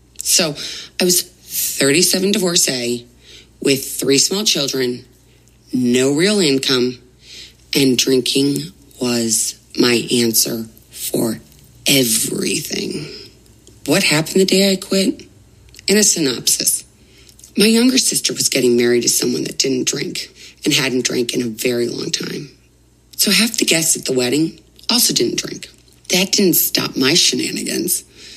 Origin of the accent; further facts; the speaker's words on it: St. Louis, Missouri, United States; I grew up in St. Louis, home of Anheuser-Busch.